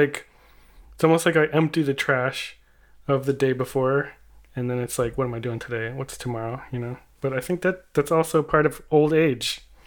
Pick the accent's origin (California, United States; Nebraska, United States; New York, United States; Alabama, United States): California, United States; I'm from the South Bay near Los Angeles, California.